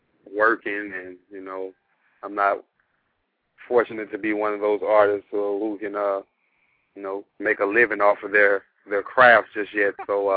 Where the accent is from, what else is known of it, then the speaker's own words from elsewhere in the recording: Atlanta, Georgia, United States; I mean, even just like growing up in Atlanta